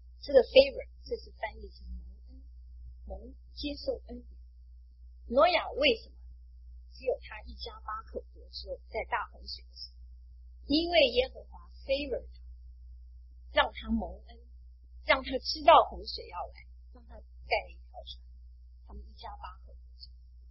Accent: China; 我现在觉得有些中国的传统，有些中国的成语很有意思。我们中国人形容一个人得胜叫做天时地利人和

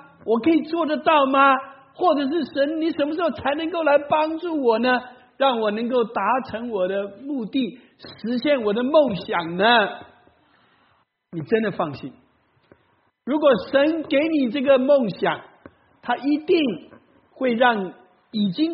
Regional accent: Taiwan; born there; 我是1950年在台湾出生的第一代，哦，那个时候刚刚从大陆跑到台湾去，撤退到台湾去

